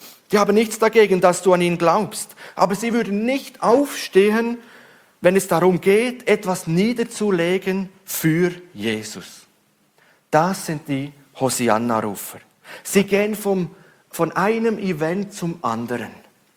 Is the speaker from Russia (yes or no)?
no; Switzerland; Ich als Schweizer bin Fan vom Tennisstar